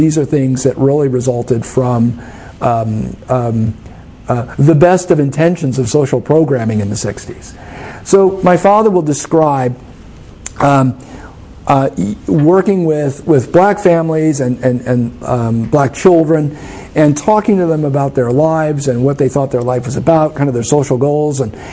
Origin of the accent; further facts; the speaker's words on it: New York City, New York, United States; But when I was growing up in Harlem, Harlem was a neighborhood of working class black families that were intact.